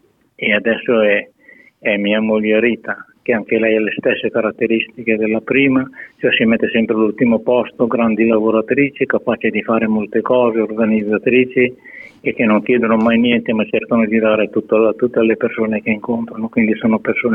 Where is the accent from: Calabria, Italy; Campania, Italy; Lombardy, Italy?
Lombardy, Italy; Brallo di Pregola; born there; io sono nato a Bralo di Pregora, sull'Appennino Pavese, in provincia di Pavia. E quando sono nato nel 37